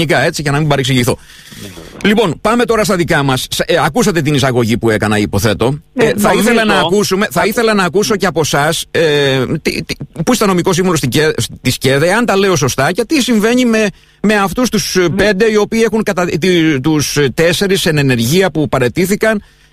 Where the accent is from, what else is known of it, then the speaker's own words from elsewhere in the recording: West Greece, Greece; Από την όμορφη Δυτική Ελλάδα. Πιστεύω να έχετε έρθει στα μέρη μας.